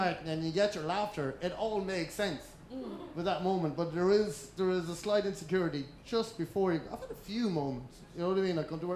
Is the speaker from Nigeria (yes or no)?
no; Kells, County Meath, Ireland; I'm from Kells County Meath and Middle East. And the thing is, right, there's much tension in Kells.